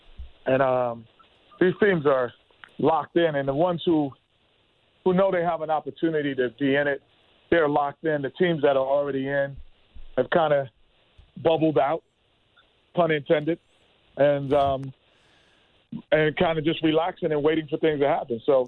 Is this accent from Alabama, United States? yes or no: no; New York City, New York, United States; I played in the NBA over a decade. I grew up in New York City.